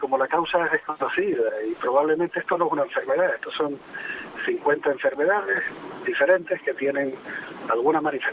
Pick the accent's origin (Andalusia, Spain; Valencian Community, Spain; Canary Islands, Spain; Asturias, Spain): Canary Islands, Spain; moved away; Yo soy canario. Mucho año fuera, pero canario.